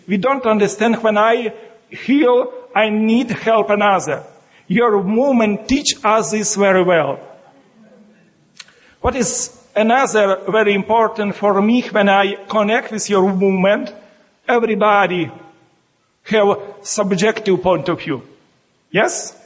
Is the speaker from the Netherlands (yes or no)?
no; Ukraine; English is a second language; I am a bishop and I am a monk. I am from Ukraine.